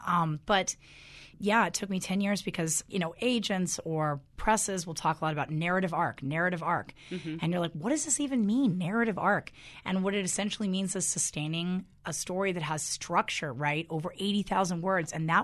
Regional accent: Colorado, United States; Right outside, basically Denver. West of that is Evergreen, which has slowly become incredibly yuppie. And then west of that is Idaho Springs, which is also looks like Aspen now when you go downtown. But I grew up in the mounta

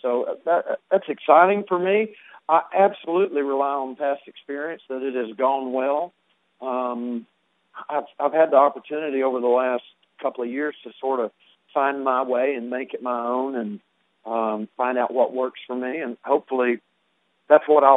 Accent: Paris, Texas, United States; also born or lived in Houston / Waco / Fort Worth / Dallas; I'm a Texas boy. I grew up mostly in Paris, but I lived in Houston and Waco, and Fort Worth, Dallas, even Jacksboro.

